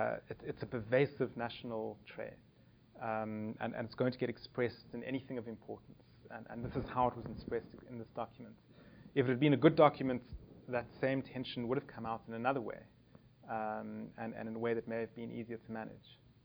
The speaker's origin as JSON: {"language": "English", "country": "South Africa", "said": "because I come from South Africa"}